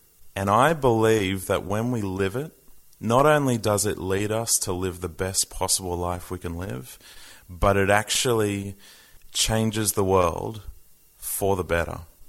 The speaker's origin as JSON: {"language": "English", "town": "Sydney", "region": "New South Wales", "country": "Australia", "tie": "born or raised there", "said": "I grew up in Sydney"}